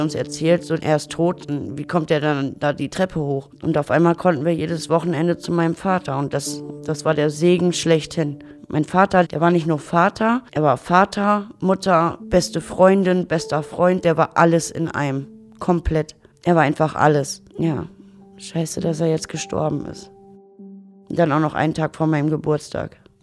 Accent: Leer, Lower Saxony, Germany; now in Münster, Germany; Ich komme aus Ostfriesland, aus Leer. Ich bin 31 Jahre alt und bin seit knapp 3 Jahren in Münster. Bin in Leer auch zur Schule gegangen, eigentlich besser gesagt in Wehna.

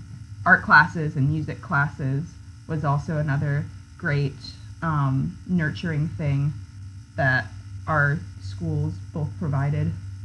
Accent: New York, United States; you mentioned obviously that we're from New York, originally upstate New York to be specific.

